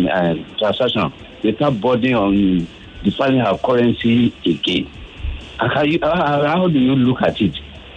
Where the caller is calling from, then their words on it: Lagos, Nigeria; I'm calling from Lagos.